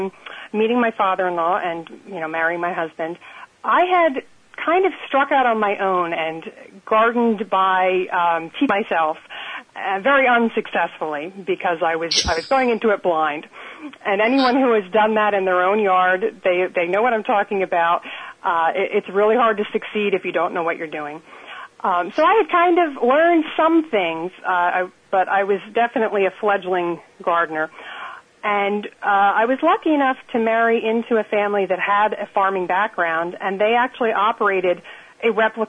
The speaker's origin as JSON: {"language": "English", "region": "New Jersey", "country": "United States", "said": "I'm from Jersey, so I love tomatoes. Jersey tomatoes are the best in the world."}